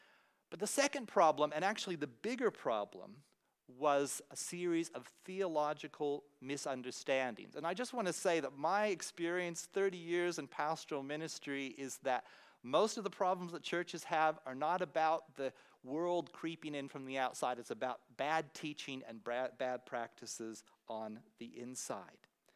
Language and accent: English; United States; moved away; when I was growing up in the States as a teenager